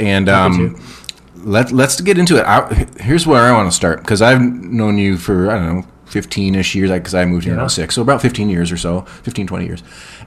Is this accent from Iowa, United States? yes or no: yes; Iowa, United States; now in Duluth, United States; Is I grew up in Iowa and visited Duluth and said, I'm moving there.